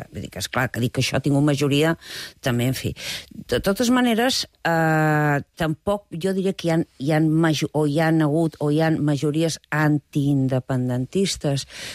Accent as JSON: {"language": "Catalan", "region": "Catalonia", "country": "Spain", "said": "Bé, escolta, jo sóc català."}